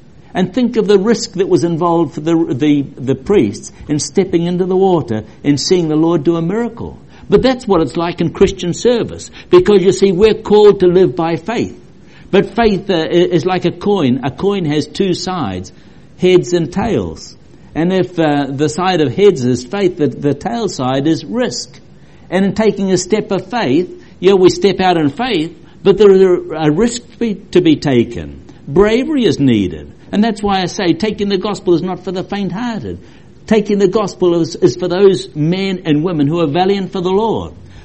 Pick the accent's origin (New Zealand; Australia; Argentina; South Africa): New Zealand; moved away as an adult; now in United States; When we came from New Zealand to California, the cost of living was probably four times what it was at that stage in New Zealand.